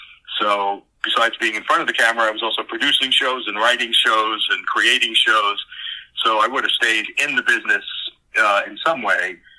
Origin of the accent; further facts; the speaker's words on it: New York, United States; accent: New York; a lot of times people don't have any idea I'm from New York. But as I get tired or get older, just cranky, that New York accent comes out in a minute